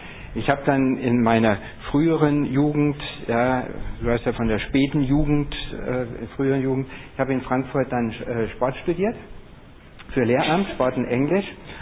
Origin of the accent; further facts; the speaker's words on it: Austria; Ich bin gebürtiger Österreicher